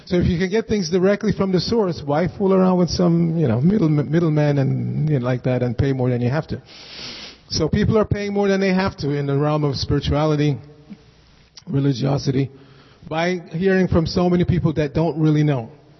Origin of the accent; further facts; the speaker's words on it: New York City, New York, United States; I grew up in New York City, and I happen to have a lot of Jewish friends